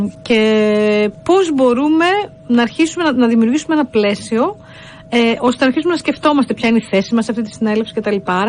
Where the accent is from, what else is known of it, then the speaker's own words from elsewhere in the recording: Greece; Γίνεται στα ελληνικά, γιατί εγώ τυχαίνει να είμαι Ελληνίδα